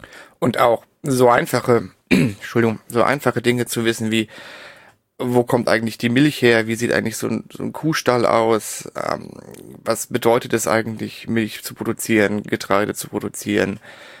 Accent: Darmstadt, Hesse, Germany; also born or lived in Berlin; ich bin geboren, bin ich in Berlin und aufgewachsen in Darmstadt in der Nähe von Frankfurt.

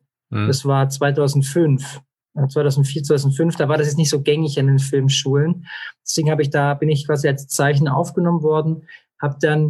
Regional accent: Esslingen, Baden-Württemberg, Germany; born or raised there

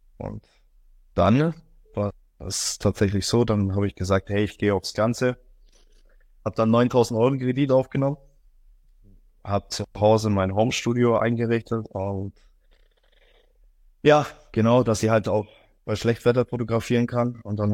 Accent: Bavaria, Germany; Ich komme aus der Augsburger Region, bin 25 Jahre alt

